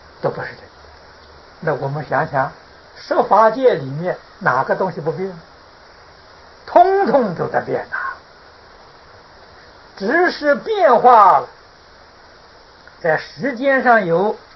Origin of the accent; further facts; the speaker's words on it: China; 啊，我们中国人叫做浮游啊。